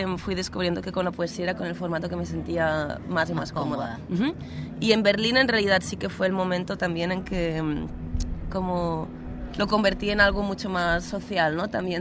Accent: Catalonia, Spain; also born or lived in Barcelona; Bueno, nací aquí. Pero la verdad es que yo crecí y me crié en el Empordà, en el norte de Cataluña.

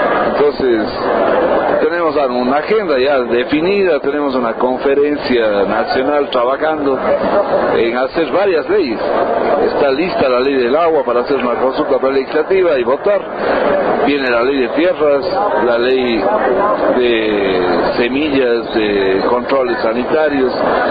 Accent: Ecuador; nos sentimos bien como ecuatorianos de que hayan escogido el Ecuador y Quito, porque creo que nos hemos ganado ese espacio como ecuatorianos.

